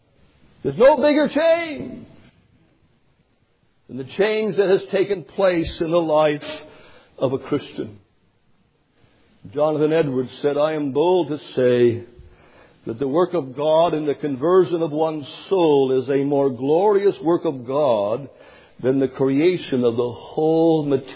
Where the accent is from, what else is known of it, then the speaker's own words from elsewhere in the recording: Canada; Not French and English, that's all I heard growing up in Canada.